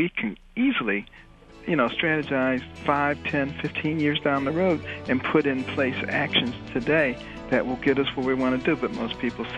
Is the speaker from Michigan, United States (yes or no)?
yes; Detroit, Michigan, United States; also born or lived in Boston, United States; growing up in Detroit and Boston, I hated being poor